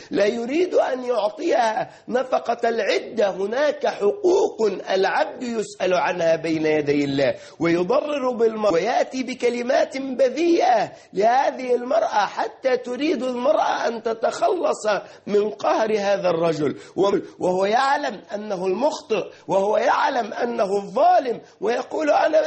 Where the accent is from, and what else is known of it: Egypt